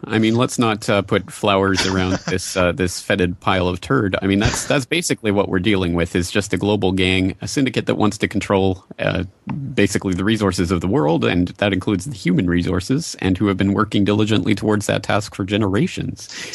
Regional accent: Canada; I grew up in the Canadian public indoctrination system

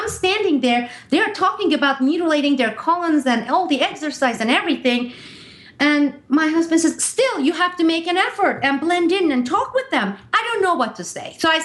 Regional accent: East Coast, United States; now in San Francisco, United States; And this is new for me because I'm from the East Coast and it's a quite cultural difference.

